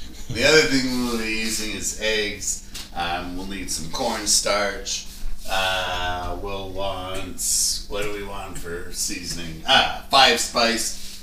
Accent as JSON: {"language": "English", "town": "Ottawa", "region": "Ontario", "country": "Canada", "tie": "born or raised there", "said": "John and I grew up in Ottawa"}